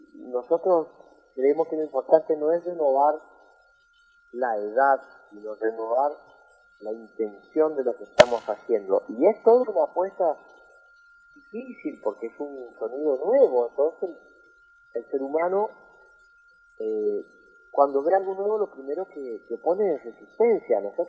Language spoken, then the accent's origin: Spanish; Curuzú Cuatiá, Corrientes, Argentina; De Curuzú.